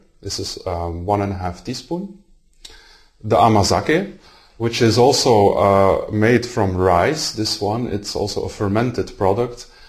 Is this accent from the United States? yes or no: no; Belgium; I'm from Belgium